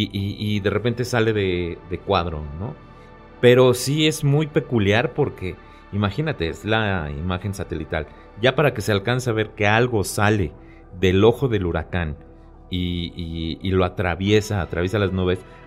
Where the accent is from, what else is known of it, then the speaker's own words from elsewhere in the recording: Mexico; Que el mexicano siempre apoya a todos los demás, a todas las culturas, menos a la nuestra